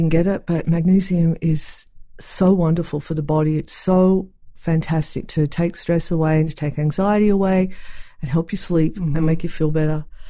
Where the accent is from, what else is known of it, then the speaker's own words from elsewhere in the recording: the South, United States; accent: Southern; I won't adopt my Southern accent for this show, but thank you.